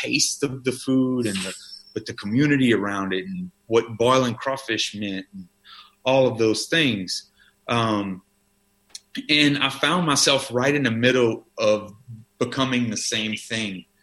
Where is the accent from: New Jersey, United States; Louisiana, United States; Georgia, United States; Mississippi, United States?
Louisiana, United States; I grew up in South Louisiana